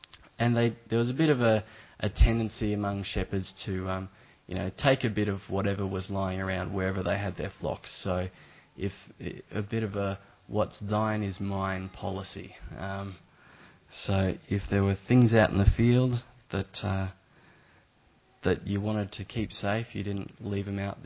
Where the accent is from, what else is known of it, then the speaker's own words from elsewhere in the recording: Victoria, Australia; I come from South Gippsland, so it's dairy country, but there's a fair bit of sheep around there too.